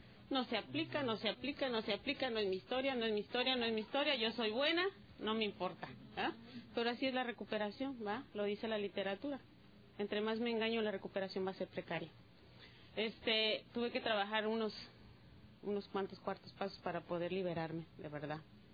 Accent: Arizona, United States; soy una comedora compulsiva, soy de Arizona.

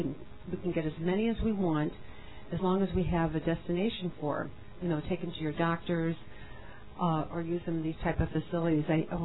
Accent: Chicago, Illinois, United States; now in Wisconsin, United States; I came from Chicago, which was obviously a very big, large area. And when I moved to Wisconsin and was very isolated

